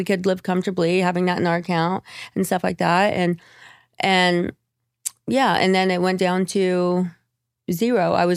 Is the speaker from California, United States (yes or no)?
no; Indiana, United States; you can be Geist Reservoir because I'm from Indiana